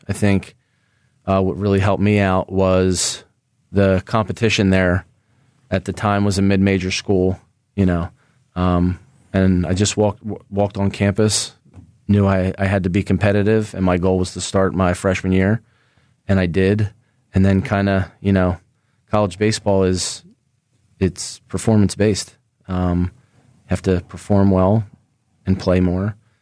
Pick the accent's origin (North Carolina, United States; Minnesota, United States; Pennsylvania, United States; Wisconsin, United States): Pennsylvania, United States; Springfield; Well, I grew up in Springfield, played for, you know, CYO at St. Kevin. Then I went to Archbishop Carroll and then Coastal Carolina.